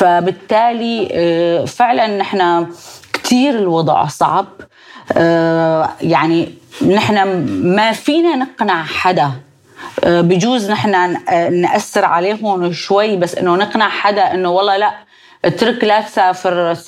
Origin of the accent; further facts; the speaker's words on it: Syria; نحن كإعلام سوري